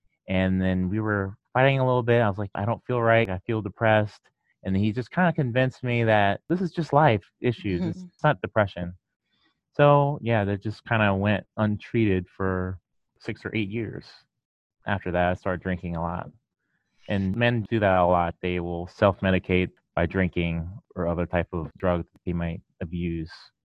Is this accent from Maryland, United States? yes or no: yes; Maryland, United States; I'm from Maryland in the United States